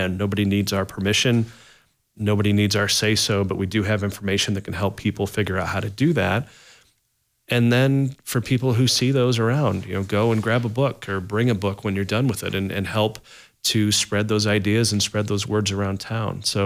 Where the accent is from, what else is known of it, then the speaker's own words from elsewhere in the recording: Des Moines, Iowa, United States; now in Iowa City, United States; I'm from Des Moines originally, came here for school and never left because, you know, I fell in love with the community.